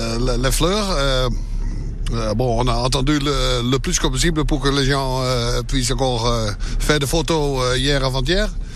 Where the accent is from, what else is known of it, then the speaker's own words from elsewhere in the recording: Netherlands; French is a second language; Après avoir récolté le bulbe, ça tout est repatrié chez moi en Hollande.